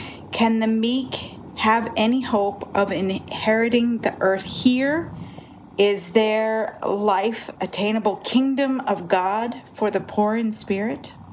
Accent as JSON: {"language": "English", "town": "Tucson", "region": "Arizona", "country": "United States", "said": "I'm from Tucson, Arizona, and this is my question."}